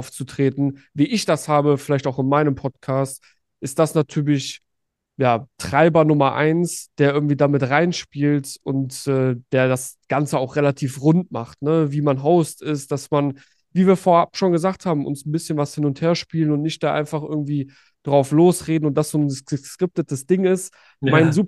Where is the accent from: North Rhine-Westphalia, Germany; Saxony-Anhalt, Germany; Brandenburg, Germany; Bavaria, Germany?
North Rhine-Westphalia, Germany; Düsseldorf; born there; 27 Jahre, geboren in Düsseldorf.